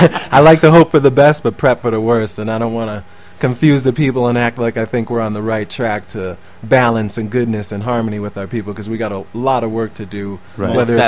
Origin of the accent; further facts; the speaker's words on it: Milwaukee, Wisconsin, United States; now in Colorado, United States; That's why I came out to Colorado from Milwaukee, is because right.